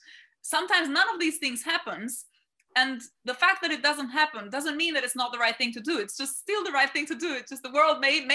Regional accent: Albania; I kind of connect to my grandmother and to my story of growing up now connect to that story of growing up in Albania

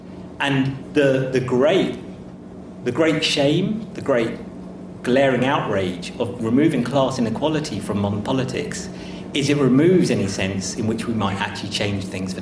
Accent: London, United Kingdom; Now, I'm a Londoner. I think of myself as an Aboriginal Londoner. I was born here, brought up here, educated here. I'm bringing up my kids here. I've not yet been moved out yet. I come from part of London, which isn't often talked about. It's right on the tip of North London.

